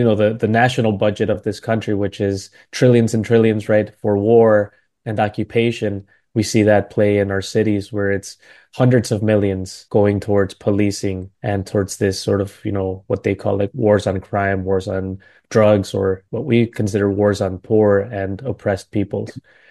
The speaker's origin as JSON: {"language": "English", "town": "Milwaukee", "region": "Wisconsin", "country": "United States", "tie": "born or raised there", "said": "So I'm born and raised in Milwaukee. I'm a Chicano. My parents came from Mexico shortly before I was born. And so I grew up in Milwaukee. I grew up in what is called the South Side of Milwaukee"}